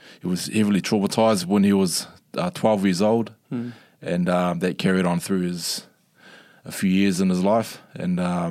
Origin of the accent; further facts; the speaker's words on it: New Zealand; I was born and bred in New Zealand, a small country town's.